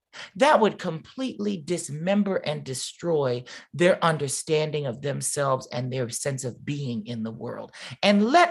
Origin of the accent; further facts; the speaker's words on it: Santa Monica, California, United States; But when I was growing up in the late 80s and early 90s, and I said, I'm from Santa Monica, folks would be confused